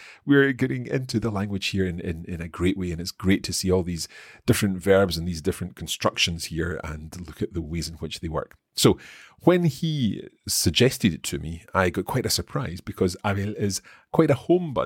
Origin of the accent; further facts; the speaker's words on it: Aragon, Spain; Okay, so given that we're both from Aragón